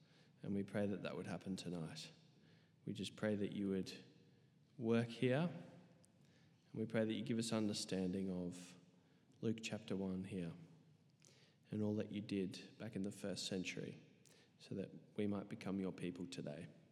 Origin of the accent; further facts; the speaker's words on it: New South Wales, Australia; And I grew up in the Blue Mountains, okay, and it was freezing in winter.